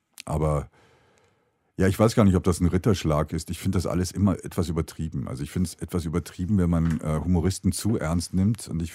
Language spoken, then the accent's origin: German; Germany; now in Austria; Und wenn ich jetzt, ich könnte Österreicher werden, aber ich bin ja Deutscher. Also das verstehe ich nicht ganz, warum ich das werden sollte.